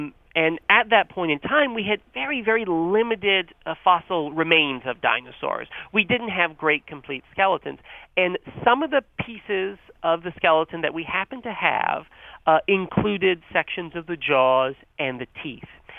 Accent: North Carolina, United States; So I grew up in North Carolina, and I had that same experience of seeing pileated woodpeckers outside

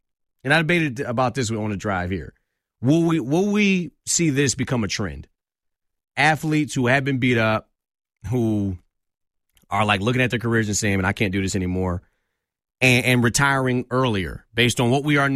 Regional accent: Detroit, Michigan, United States; Oh, she's repping for the D, so I can't hate on anybody representing for my hometown.

